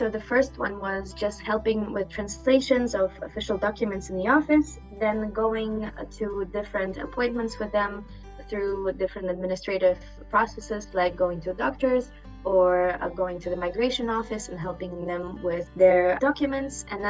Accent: Moscow, Russia; moved away as an adult; now in Belgium; I'm originally from Moscow. I'm 24 years old and I've been living in Belgium for the past 3 years.

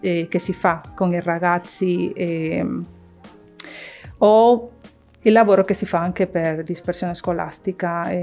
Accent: Panama; Italian is a second language; moved away as an adult; now in Italy; Io vengo da Panama, nell'Hispano America. E quando sono arrivata qui in Sardegna mi sono trovata che dovevo reinventarmi, dovevo imparare una lingua

